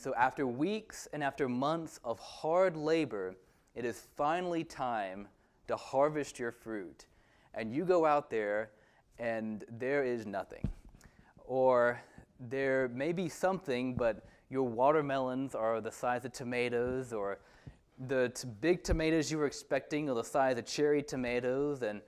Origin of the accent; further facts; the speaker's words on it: Athens, Alabama, United States; also born or lived in Huntsville; now in Utah, United States; Bailey and I live in Utah, but I grew up here in North Alabama. My family lived in Huntsville for several years before we moved to Athens when I was about 10 years old.